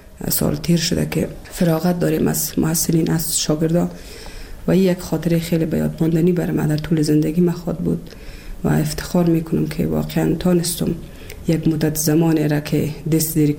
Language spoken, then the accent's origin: Persian; Kabul, Afghanistan; also born or lived in Bamyan; ولسوالی شیبر ولایت بامیان هستم. در سال 1356 در یک خانواده روشن فکر من در ولایت کابل به دنیا آمدم و تحصیلات خودم در کابل و پایان رسادم تا صنف 12 را